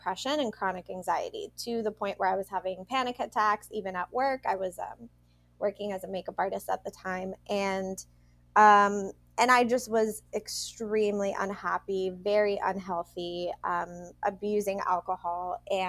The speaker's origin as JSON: {"language": "English", "country": "Puerto Rico", "tie": "born or raised there", "said": "raised on the island, was not born on the island, but my parents raised me there. Both of them were born and raised in Puerto Rico."}